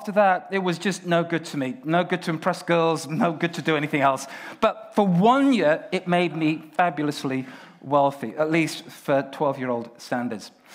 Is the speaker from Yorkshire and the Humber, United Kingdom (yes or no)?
yes; York, Yorkshire and the Humber, United Kingdom; I was brought up in York, and I was a choir boy in York Minster Cathedral.